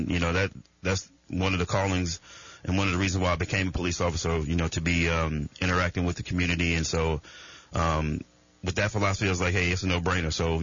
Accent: St. Louis, Missouri, United States; You know, I'm originally from St. Louis, so of course, you know, it's Redbird Nation all year long.

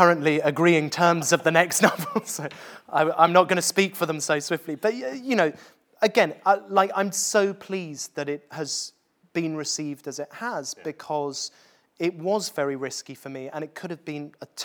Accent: Worthing, South East England, United Kingdom; I grew up in Worthing, which is, for those of you from outside of the UK, just a void.

